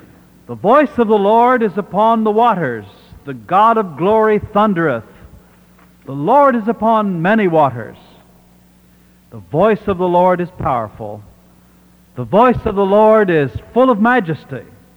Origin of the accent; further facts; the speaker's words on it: Birmingham, Alabama, United States; from Birmingham, Alabama.